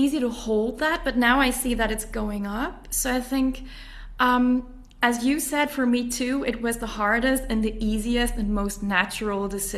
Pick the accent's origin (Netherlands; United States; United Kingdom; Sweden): Sweden; English is a second language; I studied in English and I grew up in Sweden, which is it's a whole different ball game with English there because movies don't get dubbed and stuff like that. So I grew up with the language